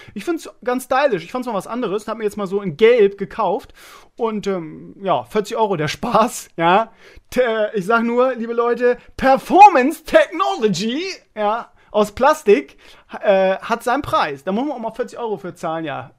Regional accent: Bremen, Germany; Ich als Bremer natürlich Fischbrötchen am Stall

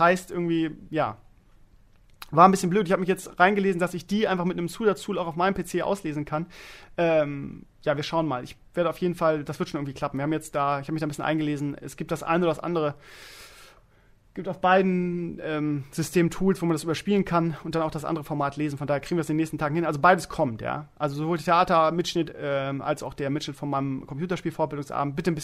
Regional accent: Germany; Ich bin in der DDR aufgewachsen und habe aus meiner Kindheit heraus null Bezug zur Kirche.

